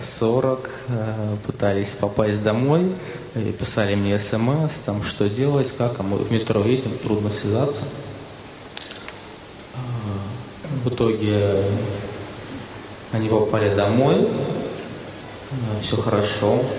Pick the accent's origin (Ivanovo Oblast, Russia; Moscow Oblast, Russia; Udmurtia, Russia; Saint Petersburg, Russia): Saint Petersburg, Russia; поскольку я сам из Питера